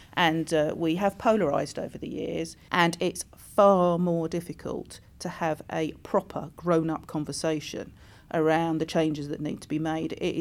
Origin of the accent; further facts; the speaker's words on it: Cleveland, North East England, United Kingdom; And obviously I come from Cleveland, so I'm in the mix of that at the moment.